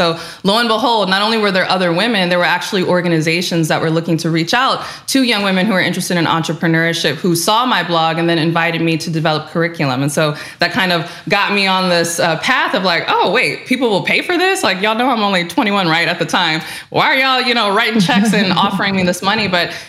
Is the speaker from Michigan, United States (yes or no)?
yes; Detroit, Michigan, United States; I grew up in the Metro Detroit area, the Motor City.